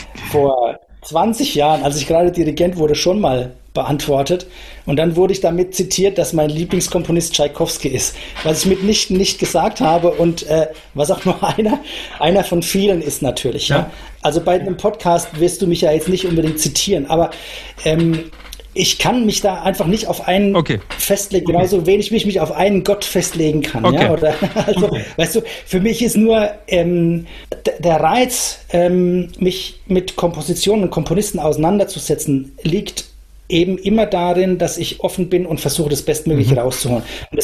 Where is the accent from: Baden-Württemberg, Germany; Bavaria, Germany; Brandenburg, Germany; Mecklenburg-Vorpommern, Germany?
Bavaria, Germany; Aber ich meine, ich bin selber Franke, insofern, ich kenne das vielleicht schon irgendwoher, weil unser Landkreis Aschaffenburg